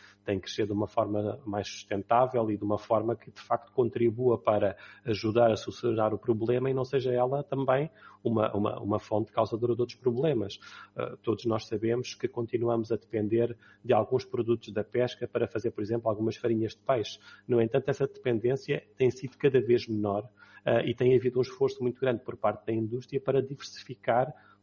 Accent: Portugal; nós, enquanto portugueses, sabíamos muito bem a que é que era suposto saber uma dourada, um robalo.

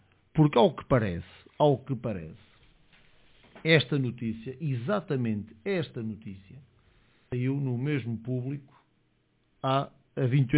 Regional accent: Portugal; Eu, como português, honestamente, eu preferia que isto não se soubesse.

